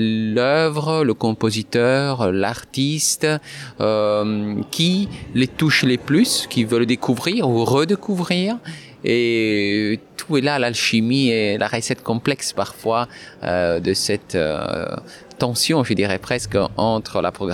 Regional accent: Italy; French is a second language; moi je suis italien, vous entendez l'accent, évidemment. Moi, je l'entends moi-même en parlant.

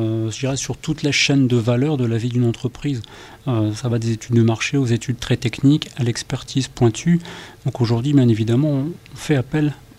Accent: Italy; Alors je suis italien aussi

